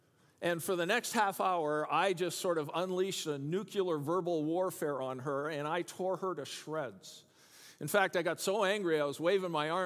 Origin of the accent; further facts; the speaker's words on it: Canada; I'm Canadian, there's some things that I look at down here and go, I have no idea what's going on down here.